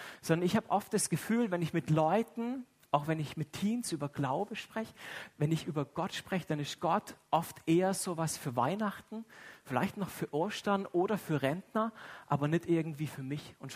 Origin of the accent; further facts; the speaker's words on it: Freiburg, Baden-Württemberg, Germany; also ich komme aus Freiburg.